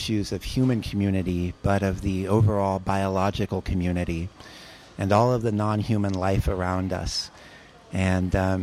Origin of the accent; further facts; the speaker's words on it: Pacific Northwest, United States; I'm an activist from the Pacific Northwest.